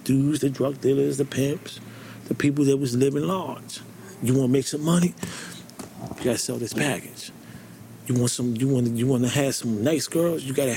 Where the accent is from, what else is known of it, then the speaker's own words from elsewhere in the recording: New York City, New York, United States; I grew up in the South Bronx, 149 Prospect Avenue, 6th train. When we grew up, it was drugs. The whole neighborhood was on drugs.